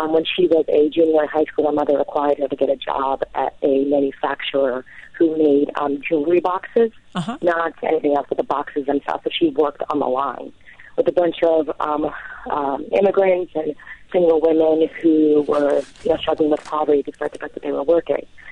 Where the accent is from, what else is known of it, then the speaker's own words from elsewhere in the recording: Cranston, Rhode Island, United States; My mother was a teacher, and I grew up in Cranston, Rhode Island